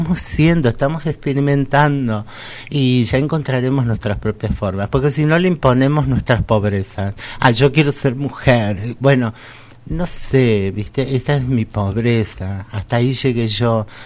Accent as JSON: {"language": "Spanish", "region": "Córdoba", "country": "Argentina", "moved": "yes", "lives_now": "Buenos Aires, Argentina", "said": "Que yo soy cordobesa y soy migrante porque vivo hace muchísimos años en Buenos Aires, que tengo 53 años"}